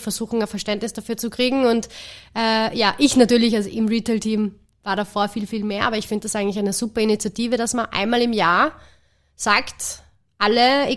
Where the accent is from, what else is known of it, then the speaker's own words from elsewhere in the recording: Salzburg, Austria; wir haben in Salzburg einen Store im Europark, so in meiner Heimatstadt